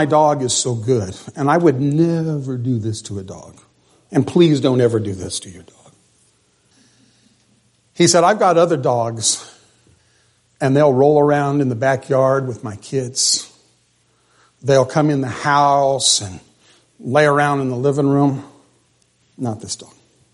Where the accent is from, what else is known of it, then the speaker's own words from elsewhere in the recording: California, United States; When I was a kid growing up in the San Joaquin Valley, California, there were pheasants.